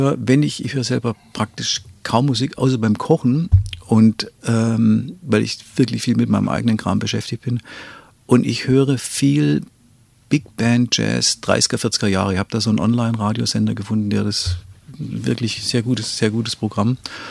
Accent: Swabia, Germany; accent: Swabian; first language Swabian German; dass es letztendlich meine Muttersprache ist

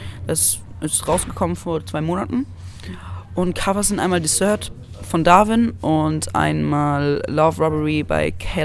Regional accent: Baden-Württemberg, Germany; ich bin 15 Jahre alt, ich komme aus der Nähe von Karlsruhe und ich singe.

